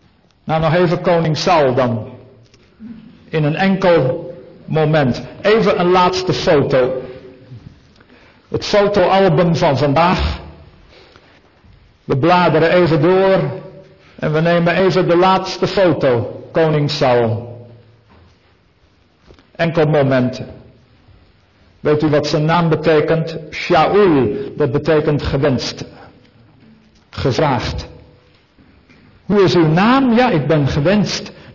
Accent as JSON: {"language": "Dutch", "town": "Oud-Beijerland", "region": "South Holland", "country": "Netherlands", "tie": "born or raised there", "said": "wij hadden vroeger een huisarts bij ons in Oud-Beierland, waar ik als kind woonde."}